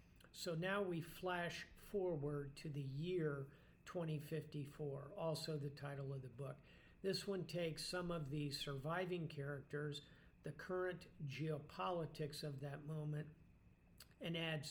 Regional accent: United States; And then the second thing, and I say this sadly as an American, is in 2054, in the novel, you see real conflict in America.

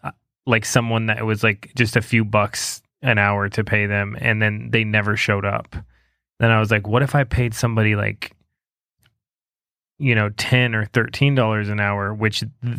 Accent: California, United States; California.

